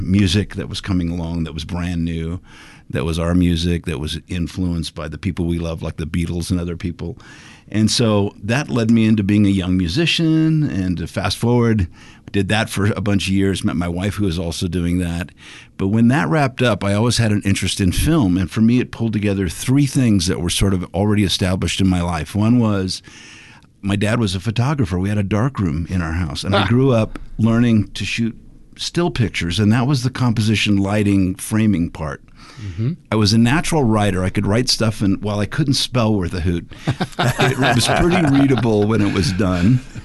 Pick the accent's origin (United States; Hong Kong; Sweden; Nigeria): Hong Kong; growing up in Asia, in Hong Kong, you know, I see myself, when I say where's home, in my mind, it's Hong Kong